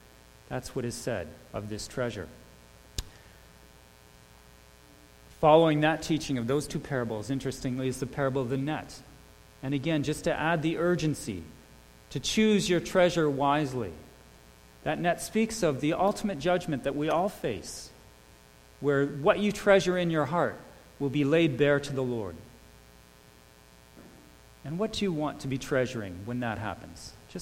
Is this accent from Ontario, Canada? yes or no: yes; Ontario, Canada; I grew up in Niagara region, and like a lot of young people there, your first job is a fruit-picking job